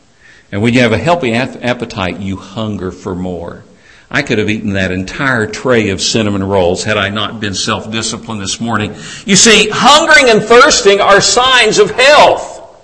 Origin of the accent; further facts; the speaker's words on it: Tennessee, United States; Because I grew up in Tennessee, and every morning of my life growing up, my mother got up at 5 o'clock in the morning